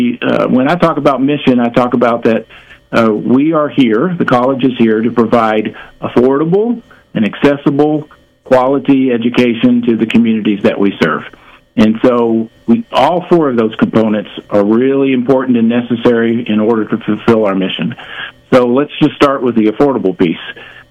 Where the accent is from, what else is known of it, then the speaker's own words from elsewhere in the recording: Lebanon, Virginia, United States; So I was very rural. My hometown of Lebanon, Virginia, had and has about 2,200 people in it.